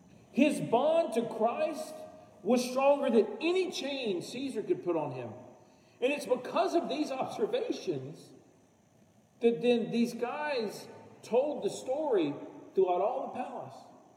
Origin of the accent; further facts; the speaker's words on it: Texas, United States; I grew up in Texas.